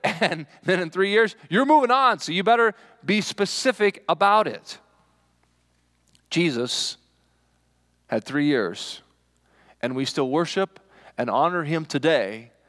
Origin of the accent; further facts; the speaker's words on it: Kansas, United States; now in Rapid City, United States; I had never been to South Dakota. I grew up in Kansas.